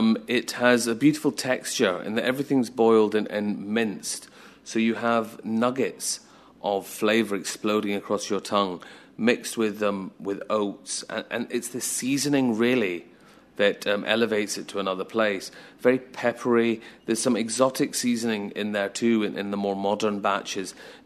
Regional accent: Glasgow, Scotland, United Kingdom; And I'm from Scotland, grew up in Glasgow.

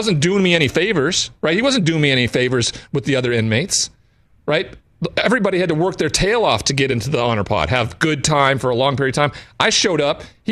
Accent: Great Falls, Montana, United States; and it wasn't welcomed in my hometown of Great Falls. People didn't like it.

